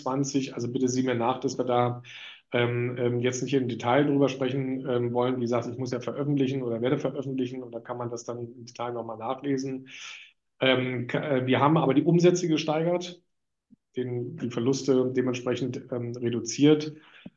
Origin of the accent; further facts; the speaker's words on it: Berlin, Germany; ich bin ja als Berliner, der ja in Reinickendorf groß geworden ist